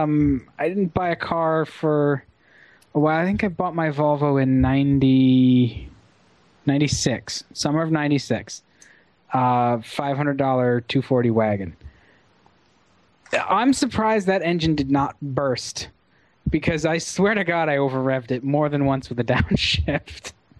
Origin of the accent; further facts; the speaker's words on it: United States; I grew up in America.